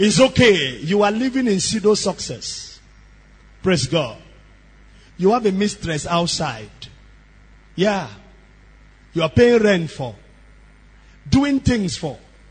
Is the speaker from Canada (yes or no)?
no; Rumuomasi, Rivers, Nigeria; I was born in Rumumasi. I was raised in Rumumasi.